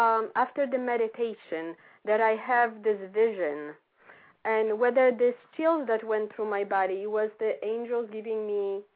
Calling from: Philadelphia, Pennsylvania, United States; I'm calling from Philadelphia area.

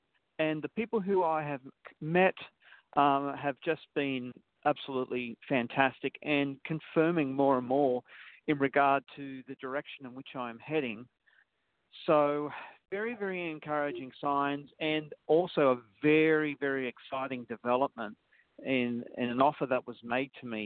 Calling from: Toronto, Ontario, Canada; I'm actually not in the United States, would you believe? Yes, I'm calling you from Toronto, Ontario, Canada

